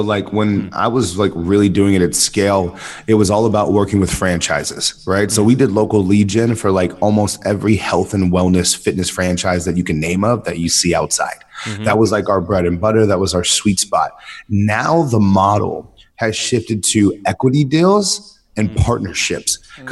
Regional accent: San Diego, California, United States; Born and raised in San Diego, University of San Diego.

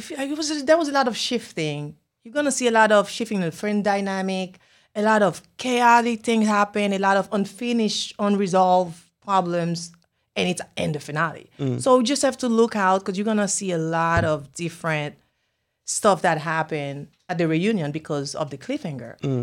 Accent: Haiti; first language Haitian Creole; English is a second language; You know, I'm from Haiti. I speak Creole.

